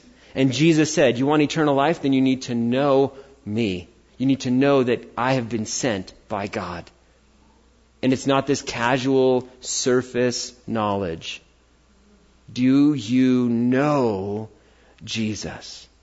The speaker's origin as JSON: {"language": "English", "country": "United States", "said": "And they said, you're American? You know, I'm like, yes, I'm American."}